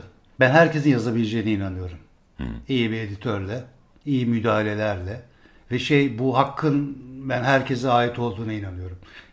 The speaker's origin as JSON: {"language": "Turkish", "region": "İzmir", "country": "Turkey", "said": "Ben İzmirliyim, şehirliyim biliyorsun."}